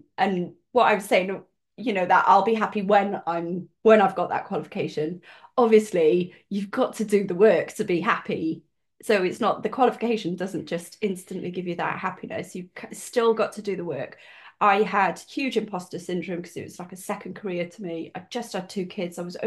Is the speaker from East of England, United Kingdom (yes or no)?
no; Cardiff, Wales, United Kingdom; I'm from Cardiff, and I wanted to come home.